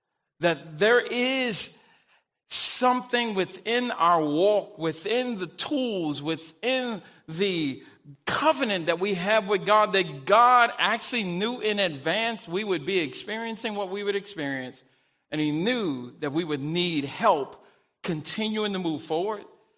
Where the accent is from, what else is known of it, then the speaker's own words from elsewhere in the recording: St. Louis, Missouri, United States; So when I was a kid growing up in St. Louis, I attended a church called Rising Star Missionary Baptist Church on LaSalle Avenue, right off of Grand near St. Louis University.